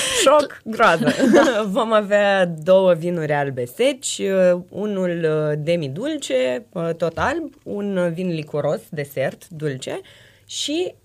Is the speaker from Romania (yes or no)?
no; Moldova; eu sunt de origine din Republica Moldova și noi acolo oricum avem o relație foarte specială cu vinul.